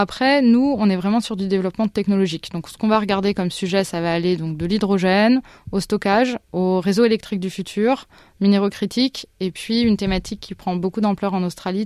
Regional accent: France; on est français

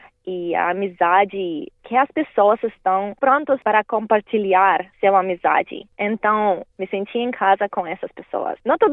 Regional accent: Russia; Portuguese is a second language; porque eu sou russa, eu cresci com esse instrumento.

